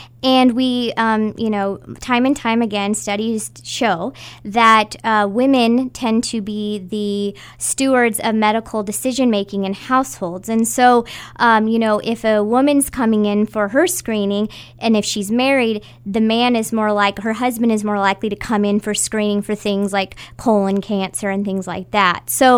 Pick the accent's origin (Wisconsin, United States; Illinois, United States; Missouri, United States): Missouri, United States; Chillicothe; I grew up in Chillicothe, Missouri, and I noticed, you know, the healthcare disparities that existed.